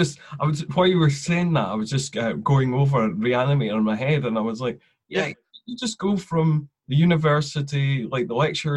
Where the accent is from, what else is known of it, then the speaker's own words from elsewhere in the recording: Scotland, United Kingdom; as a Scotsman